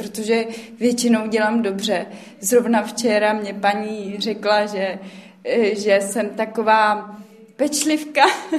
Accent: Plzeň, Plzeň Region, Czechia; now in Prague, Czechia; protože já nejsem tady odsud z Prahy, jsem z Plzně.

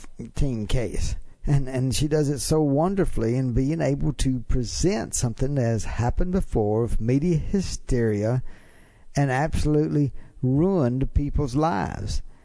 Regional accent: the South, United States; accent: southern; with my southern accent, I'm not going to tackle that anymore.

